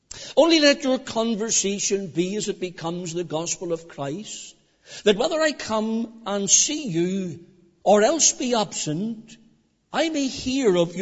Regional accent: Northern Ireland, United Kingdom; I'm from Northern Ireland. I think it's the way I was reared.

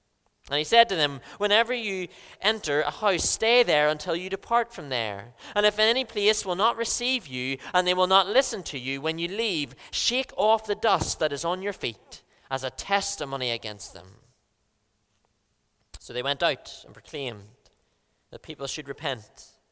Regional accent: Lisburn, Northern Ireland, United Kingdom; This is my hometown. And it was a joy to be able to come back to Lisburn, where I grew up.

